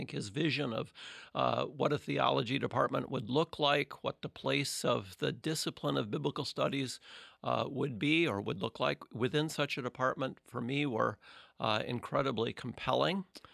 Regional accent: Detroit, Michigan, United States; also born or lived in St. Paul; So I'm definitely of good Midwestern stock. I was born in St. Paul, Minnesota, but grew up in the Detroit area. Went to college in Michigan

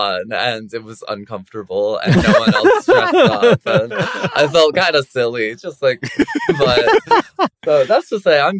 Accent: the South, United States; Might be because we're from the South

